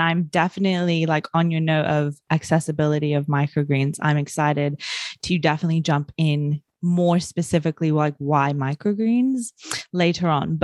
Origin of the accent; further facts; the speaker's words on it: New Zealand; I grew up in New Zealand, and in New Zealand, we are very, very connected with nature and the land, and have a deep, you know, respect for it, I suppose.